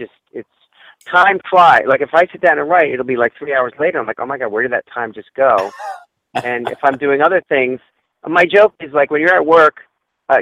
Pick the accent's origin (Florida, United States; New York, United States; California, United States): New York, United States; One, I want to shoot in New York, so that'll bring me back to my hometown and hopefully I can get people involved, friends from there involved in it, in that one.